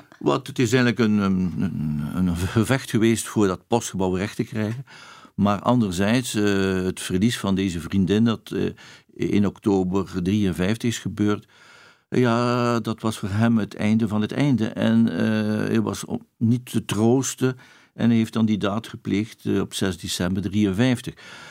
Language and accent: Dutch; Ostend, Flanders, Belgium; born there; Laat ik zeggen, ik ben geboren in Oostende.